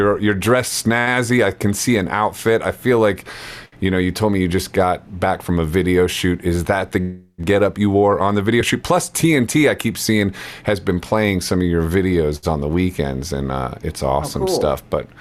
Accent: Akron, Ohio, United States; moved away as an adult; I grew up in Ohio, 0 to 18 in Akron, so this was my first excursion into what I perceived to be a new life, a big city life.

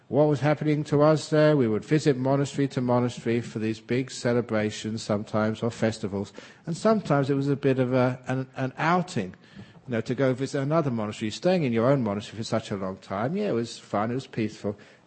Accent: England, United Kingdom; born there; I was born in England

